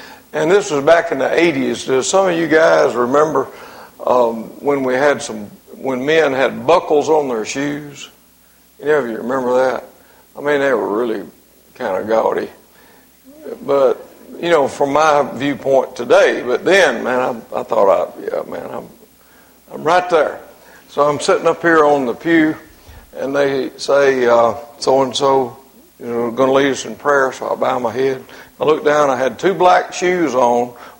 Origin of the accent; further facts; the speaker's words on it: Mississippi, United States; that's where I was born, and I was raised in Mississippi.